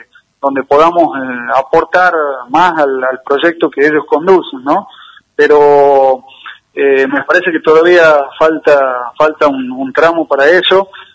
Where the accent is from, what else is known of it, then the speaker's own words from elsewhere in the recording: Tucumán, Argentina; siempre para nosotros como tucumanos